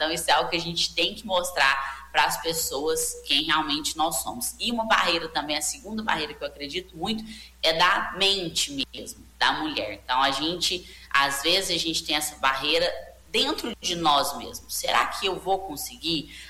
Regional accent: Minas Gerais, Brazil; Bem mineira falando aqui, sou mineira, mas só vai e faz.

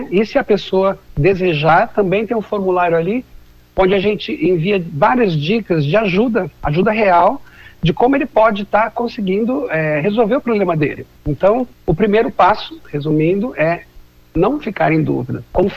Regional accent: Campinas, São Paulo, Brazil; eu sou de Campinas, embora eu tenha clínica em São Paulo

